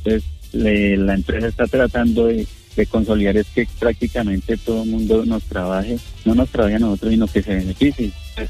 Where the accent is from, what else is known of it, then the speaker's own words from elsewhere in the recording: Bogotá, Colombia; now in La Macarena, Colombia; yo no soy de acá de Macarena, yo soy de Bogotá. Yo llegué aquí en la zona de extensión